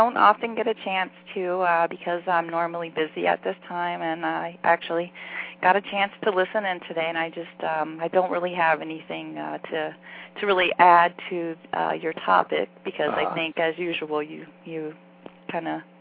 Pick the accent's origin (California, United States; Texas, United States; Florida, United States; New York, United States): Florida, United States; Hey, I'm from Florida originally.